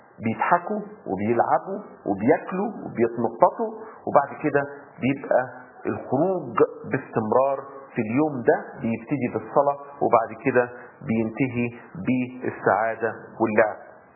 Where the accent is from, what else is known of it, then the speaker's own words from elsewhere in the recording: Egypt; طبعتنا كمصريين مفتوحين على بعض